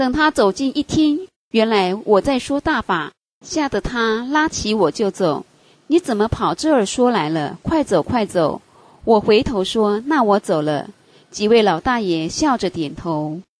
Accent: Northeast China, China; 我答道，我是东北人。

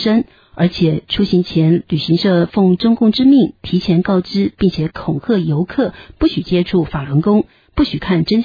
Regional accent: Jiangsu, China; 我说，我也是江苏来的，苏北人

